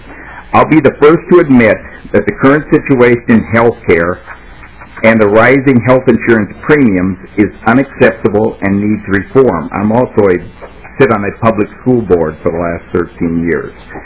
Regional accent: Glenville, Minnesota, United States; I'm from Glenville, Minnesota. I've sold health insurance in the state for over 30 years.

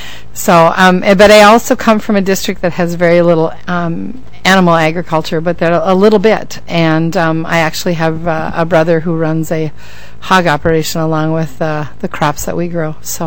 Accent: Crookston, Minnesota, United States; I come from Crookston. I farm south of Crookston, live about 8 miles from Crookston, and I raise wheat, soybeans, sugar beets

